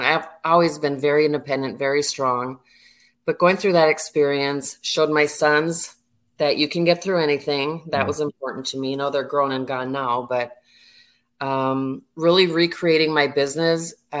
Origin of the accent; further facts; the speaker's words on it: Minnesota, United States; now in Florida, United States; I grew up in Minnesota. Mm. I'm talking decades in cold and snow.